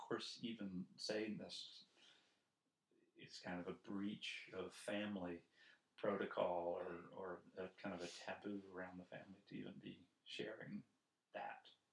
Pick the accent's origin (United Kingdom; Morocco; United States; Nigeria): United States; Charlotte, North Carolina; born or raised there; also born or lived in Raleigh